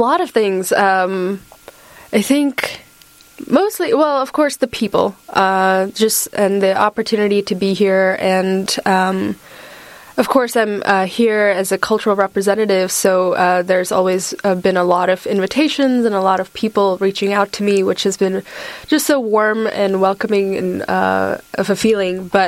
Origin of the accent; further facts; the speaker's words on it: Washington, United States; now in Poland; I come from Washington State, so West Coast in the United States